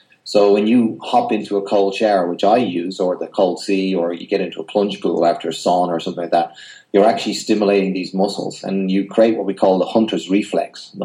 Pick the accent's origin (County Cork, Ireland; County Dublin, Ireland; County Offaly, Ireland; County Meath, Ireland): County Dublin, Ireland; Malahide; I'm very familiar with that High Rock in Portmarnock because I'm from Malahide, so I've definitely jumped in there a couple of times.